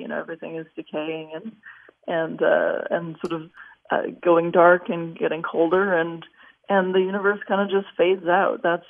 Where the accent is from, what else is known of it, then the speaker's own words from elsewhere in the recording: Los Angeles, California, United States; No, I grew up in Los Angeles. There wasn't a lot of sky.